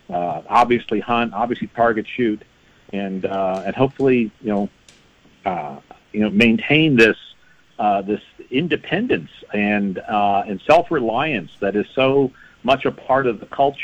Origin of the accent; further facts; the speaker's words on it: New York, United States; also born or lived in California; And while my last place of residence was California, I'm actually hold on to your socks. I'm actually originally from Western New York, so.